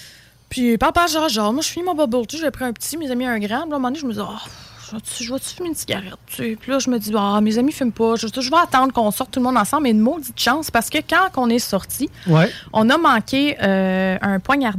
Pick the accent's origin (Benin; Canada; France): Canada; Montreal, Quebec; Moi, je suis montréalaise, by the way